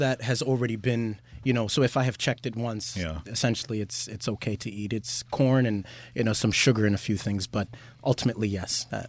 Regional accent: United States; born there; Me, I was born in America. My parents were born in America. So our culture is the types of food that people would eat here, more southern types of foods. I'm African American

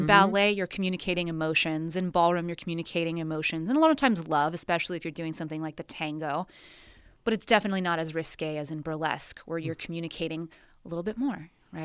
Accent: Midwest, United States; I grew up in the Midwest. It was kind of conservative.

